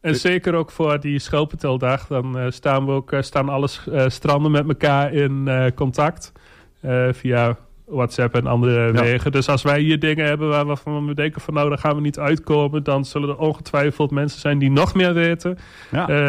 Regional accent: Netherlands; Want wij vinden als Nederlanders, wij zijn een beetje, ons strand is wit en onze schelpen zijn bruin en wit en grijs.

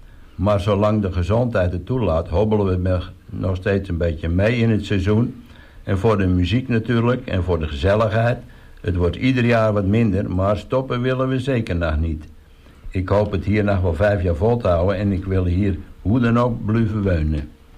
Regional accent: Amsterdam, North Holland, Netherlands; born there; now in Texel, Netherlands; We zijn bijenmaal geboren in Amsterdam. Maar van daar zijn onze oude lui op een gegeven moment verhuisd naar Batuverdorp. We wouden er weg en zo kwamen we op Texel terecht.

